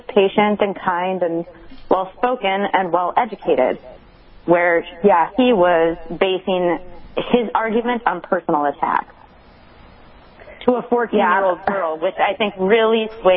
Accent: Wisconsin, United States; Yes, and I'm from Wisconsin, so I work with the Wisconsin Gun Owners Association myself.

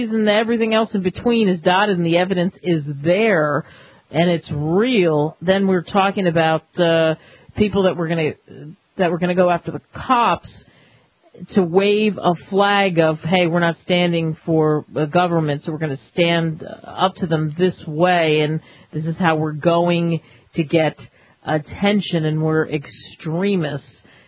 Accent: New Jersey, United States; also born or lived in New York / Pennsylvania; growing up in New Jersey, New York, Pennsylvania area

